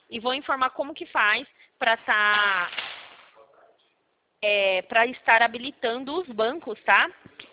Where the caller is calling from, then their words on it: Sumaré, São Paulo, Brazil; Eu falo aqui de Sumaré, que é